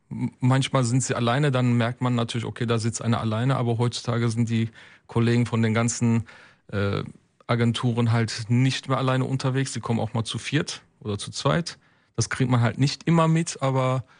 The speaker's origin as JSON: {"language": "German", "town": "Wuppertal", "region": "North Rhine-Westphalia", "country": "Germany", "tie": "born or raised there", "said": "gerade hier in Wuppertal, meine Heimatstadt."}